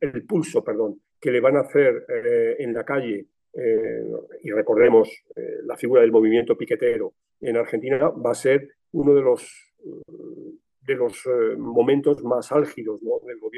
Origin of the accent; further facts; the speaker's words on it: Spain; y hablo como español